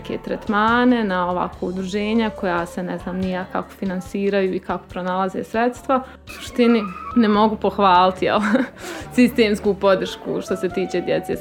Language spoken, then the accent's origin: Bosnian; Zenica, Federation of Bosnia and Herzegovina, Bosnia & Herzegovina; also born or lived in Tuzla; Rođena sam u Zenici, srednju školu završila u Zenici, opću gimnaziju, fakultet završila u Tuzli, tu upisala i postdiplomski studij. Sad trenutno sam zaposlena u Zenici